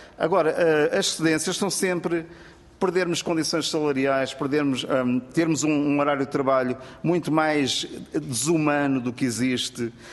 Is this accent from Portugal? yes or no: yes; Portugal; mas nós somos portugueses e portanto as profissões são conhecidas em português